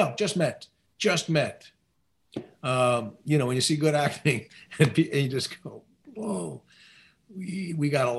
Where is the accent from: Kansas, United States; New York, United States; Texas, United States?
New York, United States; I'm my age and I'm a New Yorker guy